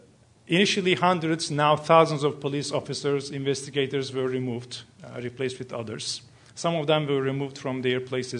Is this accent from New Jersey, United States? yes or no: yes; New Jersey, United States; Well, I come from New Jersey, and I am a secret fan of the West Coast, especially this area.